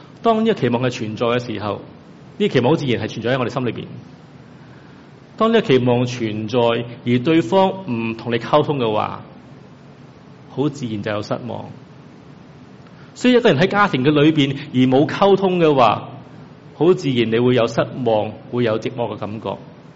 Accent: China; 我特別我中國人禮儀之邦啊

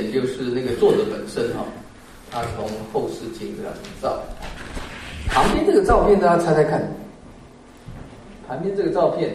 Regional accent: China; 那我们中国人的这个成语叫做生离死别。

